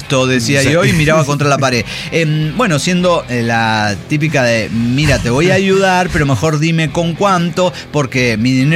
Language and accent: Spanish; Mexico; Y como buenos mexicanos, se nos hizo bien tarde.